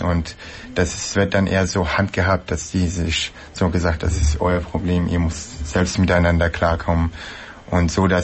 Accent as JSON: {"language": "German", "region": "Hesse", "country": "Germany", "said": "ich bin aus Nähe Frankfurt hier, 30 Jahre alt, iranischer Herkunft, Diplomkaufmann."}